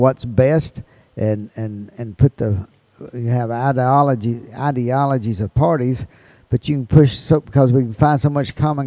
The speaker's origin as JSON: {"language": "English", "region": "Mississippi", "country": "United States", "said": "We have a lot of listeners in my home state of Mississippi"}